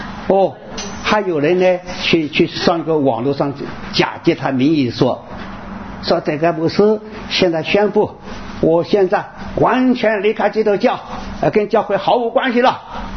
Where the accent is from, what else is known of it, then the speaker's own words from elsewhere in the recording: Hunan, China; moved away; 我那时候回到我1988年回到我家乡湖南去